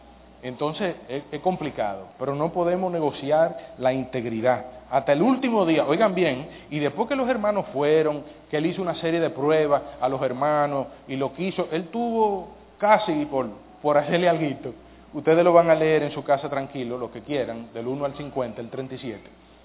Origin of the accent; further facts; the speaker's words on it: Dominican Republic; Yo siendo dominicano.